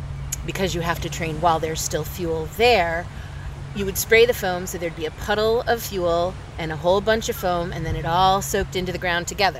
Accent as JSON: {"language": "English", "town": "Westfield", "region": "Massachusetts", "country": "United States", "tie": "born or raised there", "said": "I was born and raised in Westfield, here in the 413, right?"}